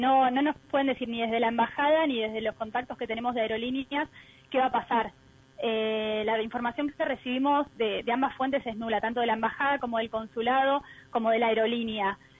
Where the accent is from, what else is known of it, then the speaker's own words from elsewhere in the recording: Argentina; acá somos muchos los argentinos que quedamos todavía acá. Estamos varados y estamos ahora en una situación un poco crítica, bastante crítica, porque estamos acá en Madrid